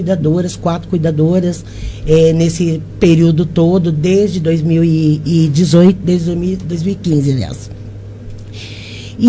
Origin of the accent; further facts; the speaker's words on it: São Paulo, Brazil; como eu venho de São Paulo. Eu tenho toda uma experiência de metrô, de ônibus, tudo.